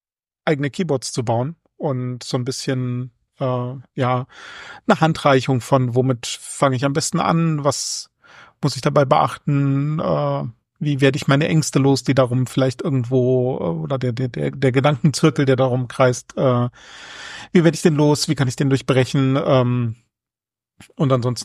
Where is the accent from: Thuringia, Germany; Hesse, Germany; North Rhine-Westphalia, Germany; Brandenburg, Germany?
Hesse, Germany; Fulda; ich komme aus Fulda